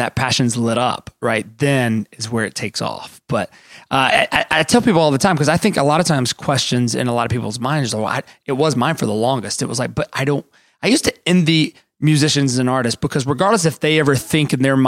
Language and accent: English; Alabama, United States; Now, I'm from South Alabama, and this is not a knock and or a compliment.